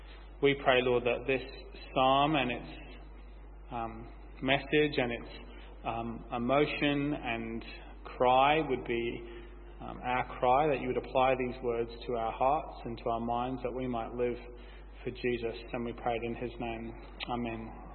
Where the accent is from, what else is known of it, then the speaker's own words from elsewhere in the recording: United Kingdom; Being British, it's definitely over the top for me.